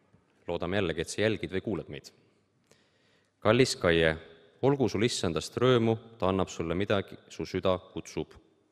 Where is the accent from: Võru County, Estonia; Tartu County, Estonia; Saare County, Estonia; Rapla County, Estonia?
Saare County, Estonia; Seda ma vist kunagi ütlesin ka kogudusele, et ma olen Saaremalt pärit